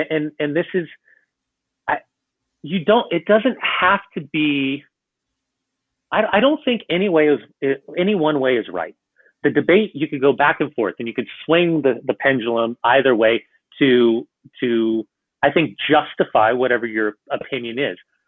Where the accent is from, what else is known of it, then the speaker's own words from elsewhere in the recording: United States; And I can also understand what it looks like from an American format because of growing up in the United States and seeing all of the other sports.